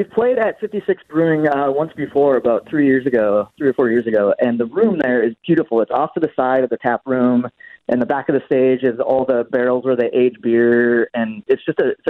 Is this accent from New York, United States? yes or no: no; Minnesota, United States; I mean, honestly, I think it's … because he's really, you know, I'm a Minnesotan.